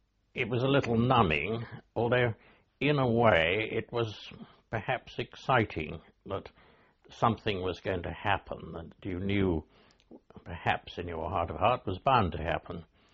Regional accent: Clyst St Mary, South West England, United Kingdom; East Devon, a place just outside Exeter called Clyst St Mary.

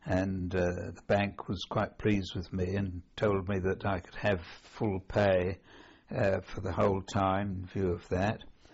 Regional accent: Reading, South East England, United Kingdom; I was born in Reading in June 1914.

